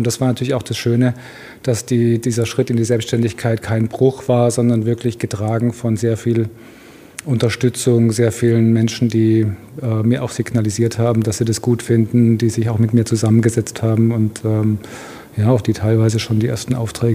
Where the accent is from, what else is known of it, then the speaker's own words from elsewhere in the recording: Donaueschingen, Baden-Württemberg, Germany; Genau, ich komme aus Donaueschingen.